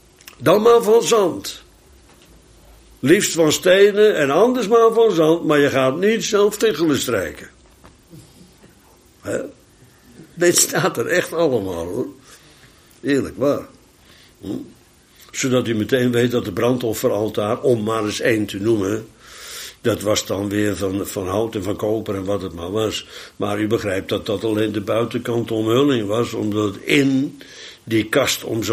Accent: Bodegraven, South Holland, Netherlands; Ik kom uit Bodegraven, maar vlak bij ons in Woerden had je de Woudast.

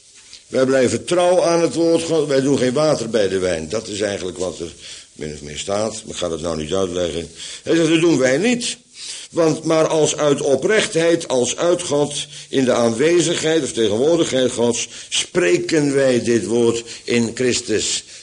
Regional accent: Bodegraven, South Holland, Netherlands; ik kom uit Bodegraven, dus spreek mij aan. Kaas, de lucht van kaas grootgebracht, dus dat spreekt mij wel aan.

